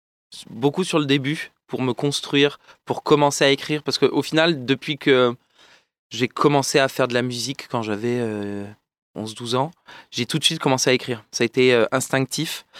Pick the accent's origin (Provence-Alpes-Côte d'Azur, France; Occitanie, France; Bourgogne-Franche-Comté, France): Provence-Alpes-Côte d'Azur, France; Nice; Pas du tout, non, moi je suis de Nice.